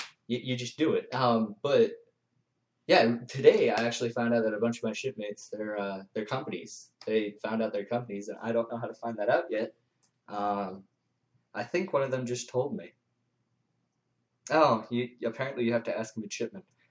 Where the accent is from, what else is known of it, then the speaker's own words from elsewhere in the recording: Virginia, United States; born there; No, I was born in Virginia.